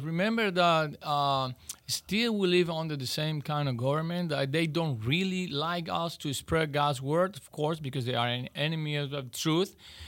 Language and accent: English; Cuba; So that was my case in my hometown, that I had the chance to go out as a member of my church, my local church, and also a member of the Western Cuban Baptist Convention